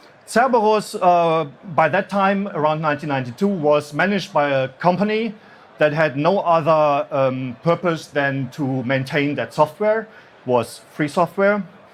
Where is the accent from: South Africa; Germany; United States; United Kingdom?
Germany; I said, well, I'm from Germany.